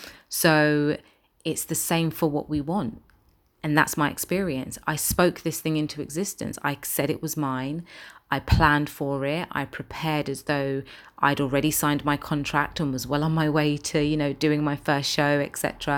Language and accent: English; London, United Kingdom; I'm a presenter from London with a passion for inspiring others.